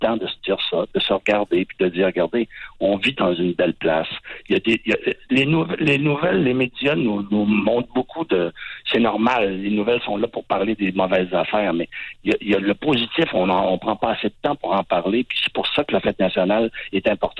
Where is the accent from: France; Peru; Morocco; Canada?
Canada; Alma, Quebec; je suis très fier d'être Québécois, moi. Puis je suis bleuet, d'Alma. Et j'ai toujours été fier de ce qu'on a accompli, que nos ancêtres ont accompli. Mon ancêtre est arrivé en 1634 à Québec.